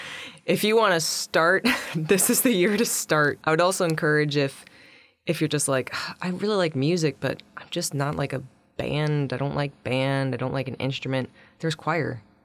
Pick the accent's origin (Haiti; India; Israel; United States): United States; East Coast; now in Petersburg, United States; I'm from the East Coast, and I applied to jobs when I graduated from college and ended up in Metlakatla